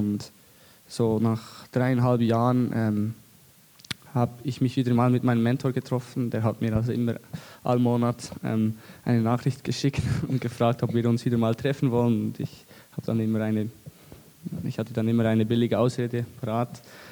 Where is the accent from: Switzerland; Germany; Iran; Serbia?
Switzerland; ich komme aus der Schweiz und ich bin in einem christlichen Elternhaus aufgewachsen und auch in einer Gemeinschaft aufgewachsen.